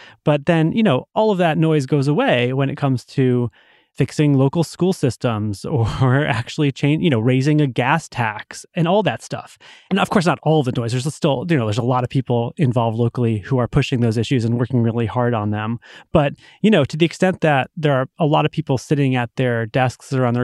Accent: Massachusetts, United States; So, you know, take my home state of Massachusetts.

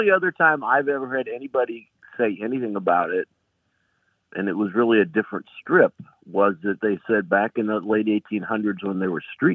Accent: Akron, Ohio, United States; now in Bowling Green, United States; I am calling from Bowling Green, Kentucky.

